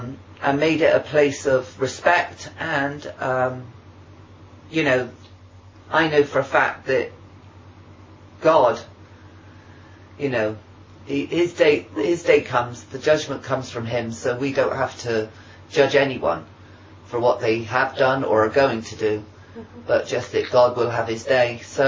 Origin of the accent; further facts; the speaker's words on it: England, United Kingdom; because I'm English, I didn't understand his American accent